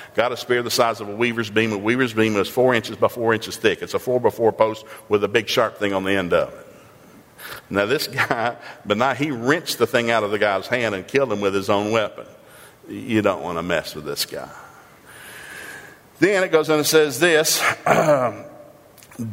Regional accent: United States; See, I grew up thinking in America, people hired you because you needed a job.

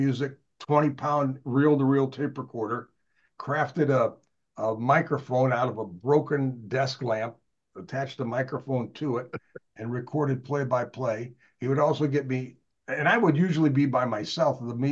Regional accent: St. Louis, Missouri, United States; But growing up in St. Louis, I found out that St. Louis University had a radio station.

